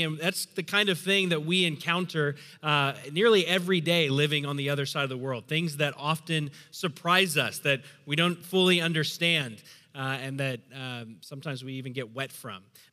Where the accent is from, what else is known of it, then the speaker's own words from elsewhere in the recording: Bentonville, Arkansas, United States; now in Bangkok, Thailand; I grew up in Bentonville, Arkansas, which is a pretty, you know, small town in the Midwest. And so moving to a major city like Bangkok, a city of 15 million people